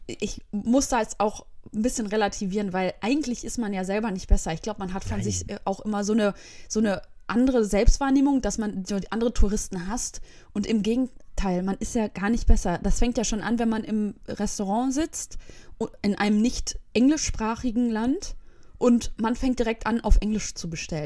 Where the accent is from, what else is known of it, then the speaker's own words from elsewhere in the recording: Soest, North Rhine-Westphalia, Germany; weil Soest, das ist ja meine Heimatstadt, die wird ja nirgendwo genannt